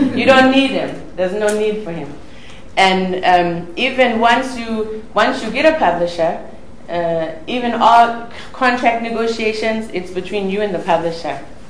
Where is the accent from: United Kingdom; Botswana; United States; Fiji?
Botswana; I'm from Botswana.